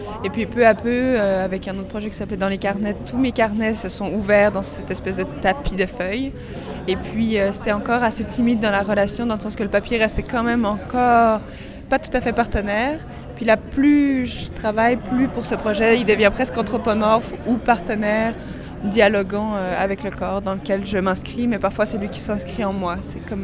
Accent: Switzerland; À la base, je suis suisse d'origine.

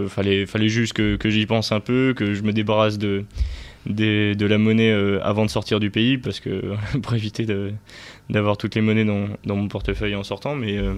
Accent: France; avoir des problèmes par rapport au fait que je viens de France

